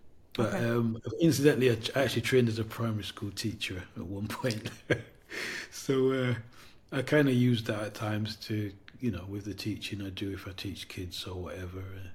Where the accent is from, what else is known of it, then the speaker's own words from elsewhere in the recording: Leeds, Yorkshire and the Humber, United Kingdom; also born or lived in London; I'm from Leeds, which is in the north. Yeah. And so I've got a nucleus of people I work with up there. Prior to that, I was based in London. So that's the south.